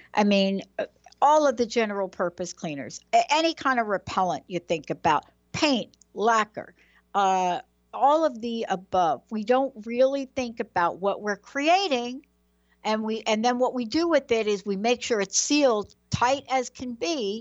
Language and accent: English; New York, United States; So early on, we knew about lead paint. Like I grew up in the project. So everybody knew about lead paint.